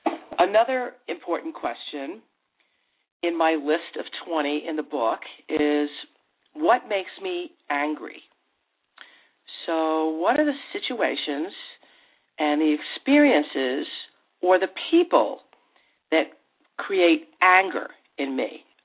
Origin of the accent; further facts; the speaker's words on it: New Rochelle, New York, United States; I grew up in outside New York in New Rochelle.